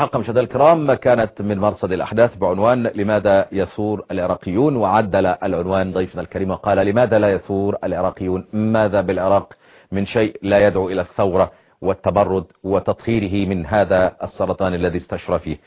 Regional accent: Egypt; كما يقال عندنا في مصر

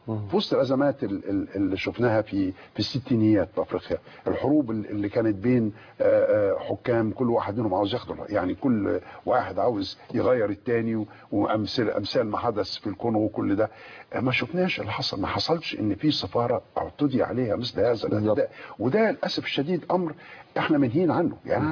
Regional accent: Egypt; وبغض النظر عن رضا انا كمصري بمعاهده كامب ديفيد

